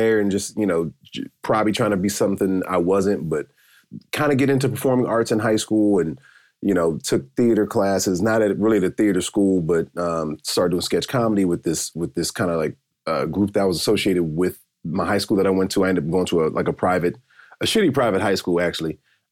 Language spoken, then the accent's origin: English; Atlanta, Georgia, United States; I grew up just outside of Atlanta. That's where I'm from, Atlanta, Georgia, just southeast Stone Mountain, Decatur, Georgia. About 15, 20 minutes outside the city.